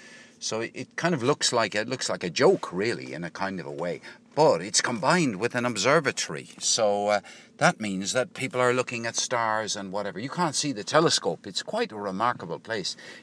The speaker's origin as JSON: {"language": "English", "town": "Limerick", "region": "Munster", "country": "Ireland", "tie": "born there", "lives_now": "Cork, Ireland", "said": "So I was born in Limerick, I live in Cork."}